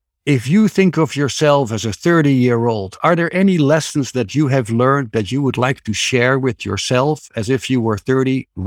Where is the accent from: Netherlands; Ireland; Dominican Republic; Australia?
Netherlands; now in Arizona, United States; I'm originally from the Netherlands, happily residing in the beautiful Grand Canyon state of Arizona in the United States.